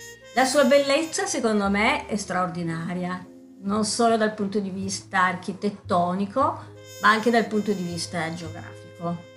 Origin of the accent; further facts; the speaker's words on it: Turin, Piedmont, Italy; Sono nata a Torino, anche i miei genitori sono di Torino, dei miei nonni sono la nonna paterna, infatti … che è un nome di origine napoletana, uh-huh. Mio nonno era di Napoli, paterno, e gli altri della Val Vigezzo.